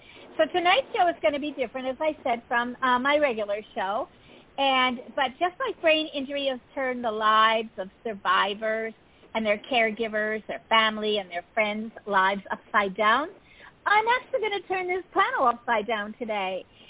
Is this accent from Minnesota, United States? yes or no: no; Pennsylvania, United States; born there; I was born outside of Pittsburgh and went to college there. So, yeah, I have a great, big, huge feel for Pittsburgh.